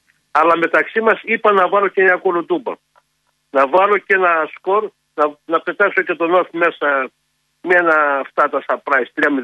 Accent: Athens, Attica, Greece; Εγώ τώρα σαν Αθηναίος, σαν Παθηναϊκός

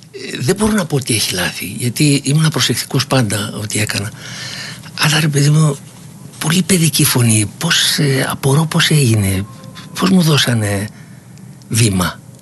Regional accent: Nikaia, Attica, Greece; born there; γεννήθηκα στην Κοκκινιά από πρόσφυγες γονείς, τουλάχιστον πλευρά της μητέρας μου, σε μια εργατούπολη που ζούσαν βιοπαλαιστές, δεν ήθελα να μείνω εκεί

